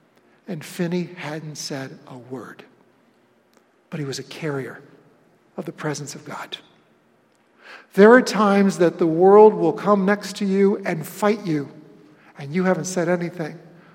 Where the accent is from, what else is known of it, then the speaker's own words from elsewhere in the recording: Rochester, New York, United States; An example from my hometown, home area of Rochester, New York.